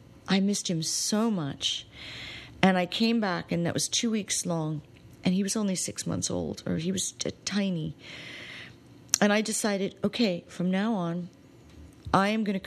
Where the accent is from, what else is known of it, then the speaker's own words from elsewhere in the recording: United States; And I'm an American.